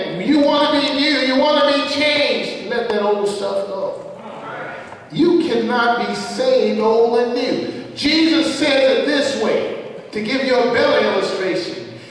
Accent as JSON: {"language": "English", "region": "the South", "country": "United States", "tie": "born or raised there", "said": "when I was growing up, I grew up down south, and I grew up in the Baptist church"}